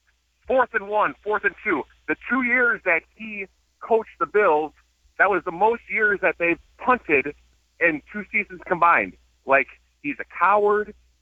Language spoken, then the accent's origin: English; Chicago, Illinois, United States; also born or lived in Buffalo, United States; I just moved from Buffalo a week and a half ago. I'm originally from Chicago. Been away for 6 years.